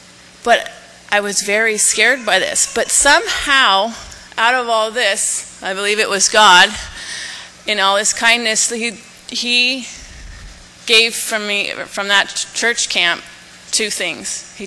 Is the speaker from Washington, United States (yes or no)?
yes; White Center, Washington, United States; born there; I was born in White Center, which is the other side of the tracks for many